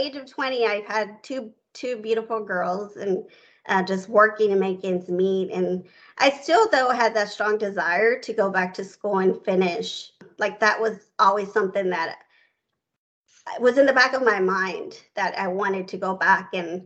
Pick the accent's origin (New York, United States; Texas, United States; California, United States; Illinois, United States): Texas, United States; Houston; So I grew up in Houston, Texas.